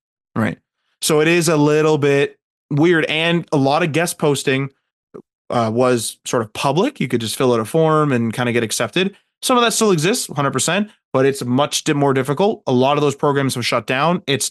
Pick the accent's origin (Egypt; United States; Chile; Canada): Canada; I know I could go to google.ca for Canada since we are Canadian